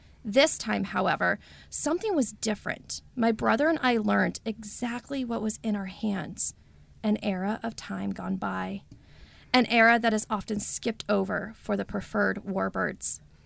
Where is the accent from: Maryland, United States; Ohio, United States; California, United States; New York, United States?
Ohio, United States; Cincinnati; because we grew up in Cincinnati